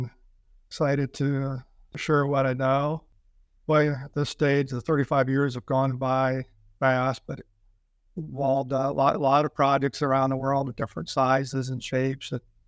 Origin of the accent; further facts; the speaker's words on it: Ohio, United States; No, I grew up here in Northeast Ohio, but went to UC.